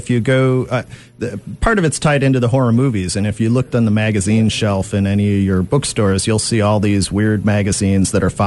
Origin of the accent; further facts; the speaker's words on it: Tinley Park, Illinois, United States; now in Naperville, United States; Yeah, I grew up in Tinley Park, actually, and went to Marion Catholic High School